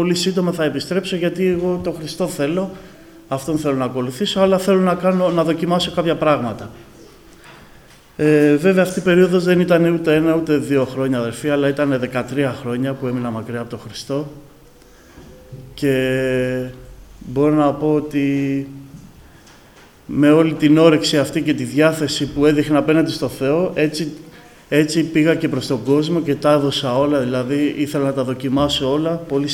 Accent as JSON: {"language": "Greek", "town": "Corinth", "region": "Peloponnese", "country": "Greece", "tie": "born or raised there", "also_born_or_lived": "Athens / Larisa", "said": "Πολύ σύντομα, αφού γεννήθηκα, βρεθήκαμε στη Λάρισα και από εκεί στην Κόρινθο. Εκεί άρχισα να θυμάμαι σιγά σιγά τον εαυτό μου."}